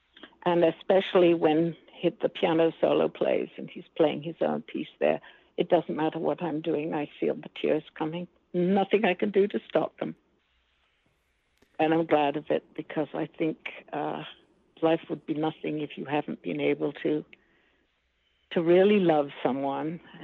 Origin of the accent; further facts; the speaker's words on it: Washburn, Tennessee, United States; And I say, actually, I come from Washburn. And I'm greeted with shouts of laughter because I don't think I sound too much like East Tennessee.